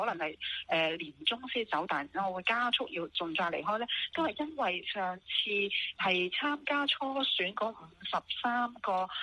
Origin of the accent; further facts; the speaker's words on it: Hong Kong; 咁我们都叫做一个中产阶层，咁亦都即係咁辛苦喺香港